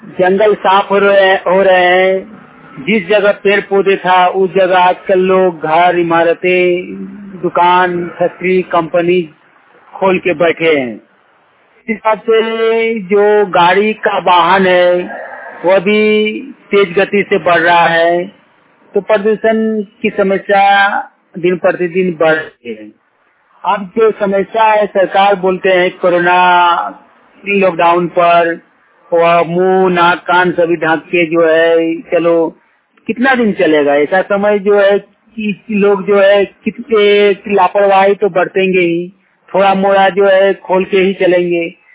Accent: Kasmar, Jharkhand, India; ग्राम कसमार चट्टी, panchayat Kasmar, block Kasmar, जिला बोकारो, राज्य झारखंड का निवासी हूँ।

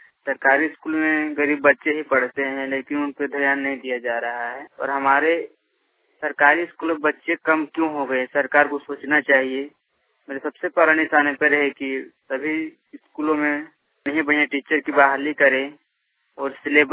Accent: Jharkhand, India; मैं बोकारो जिला का हूँ, मेरा चंद्रपुरा प्रखंड का रहने वाला हूँ।

